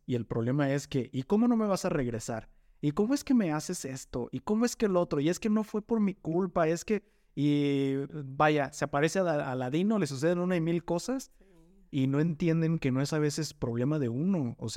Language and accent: Spanish; Mexico; como buenos mexicanos, tenemos nuestro margen